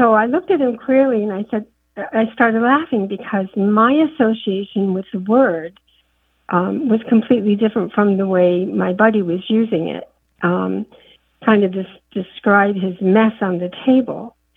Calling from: Bradford, Vermont, United States; I'm calling from Bradford, Vermont.

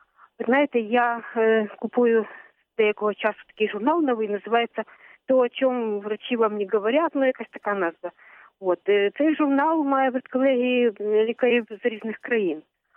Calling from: Odesa, Odesa Oblast, Ukraine; Добрий день. Одеса

